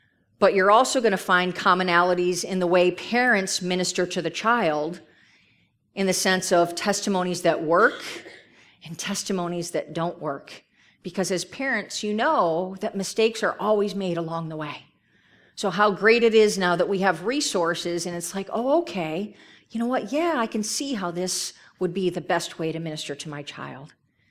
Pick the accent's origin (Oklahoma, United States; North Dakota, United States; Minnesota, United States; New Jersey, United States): New Jersey, United States; I'm from Jersey. I don't know you guys